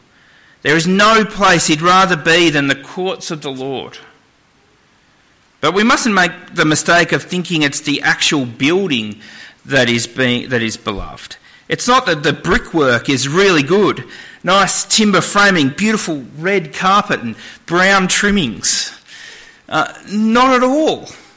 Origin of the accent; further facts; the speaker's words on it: Moree, New South Wales, Australia; born there; also born or lived in Moss Vale / Sydney / Armidale / Dubbo; now in Albury, Australia; I was born in Moree, then I lived in Moss Vale and then Sydney for a year in 1988, and then back to Moss Vale, and then I lived in Armidale and then Dubbo and then Wagga for uni